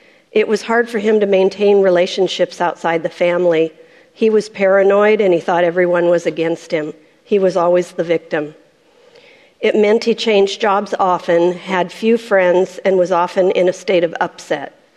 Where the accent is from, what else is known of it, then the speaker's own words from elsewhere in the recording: Portland, United States; I was born in Portland. I grew up near the airport, and I lived in the same house until I was married for 18 years.